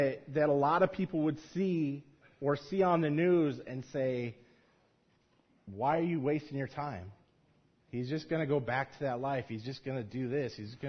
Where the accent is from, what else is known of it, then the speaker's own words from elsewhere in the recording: Los Angeles, California, United States; It's a part of growing up in South Central LA, unfortunately.